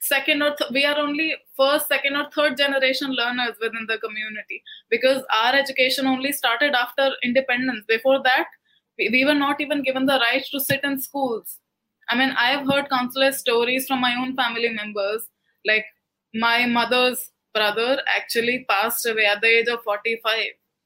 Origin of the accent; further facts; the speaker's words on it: India; I can also lay claim to being an Indian as much as anybody else. I'm trying to find my own, like, homeland